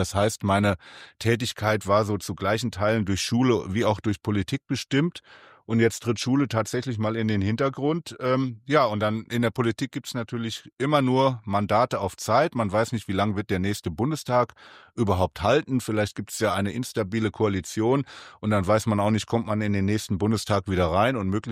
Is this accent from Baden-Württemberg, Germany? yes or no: no; North Rhine-Westphalia, Germany; fühlt man sich als Wittgensteiner, ich komme ja aus Wittgenstein, auch so ein bisschen abgehängt.